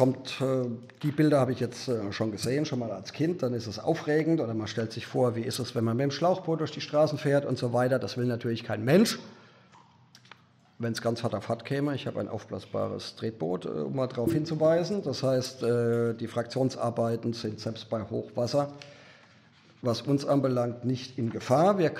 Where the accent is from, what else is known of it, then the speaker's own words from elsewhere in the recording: Ludwigshafen, Rhineland-Palatinate, Germany; Aber da ich aus Ludwigshafen komme